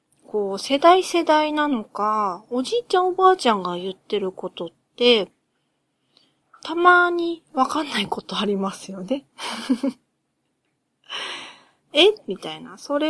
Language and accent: Japanese; Sendai, Miyagi, Japan; 私は仙台なんですけど、仙台はこんな感じですね。